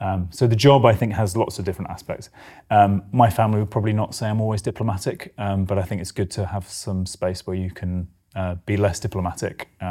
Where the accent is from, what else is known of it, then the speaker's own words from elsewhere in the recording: United Kingdom; And of course, I mean, as a British diplomat, we have a huge advantage